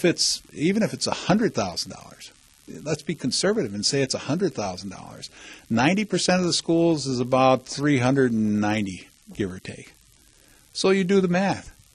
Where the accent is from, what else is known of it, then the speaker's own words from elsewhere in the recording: Stevens Point, Wisconsin, United States; I mean, I was born and raised in Stevens Point. And I know I'm going to retire in Stevens Point.